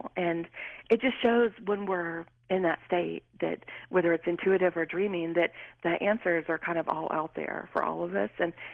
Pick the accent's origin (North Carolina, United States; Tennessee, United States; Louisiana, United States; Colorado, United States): Louisiana, United States; And I'm from Louisiana, so that dream was very potent and powerful for me because my roots are there. That's where I grew up.